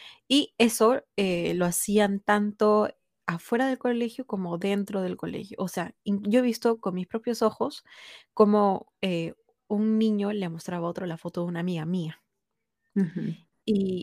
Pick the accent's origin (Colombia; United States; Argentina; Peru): Peru; tengo 22 años, soy de Perú, como había mencionado anteriormente.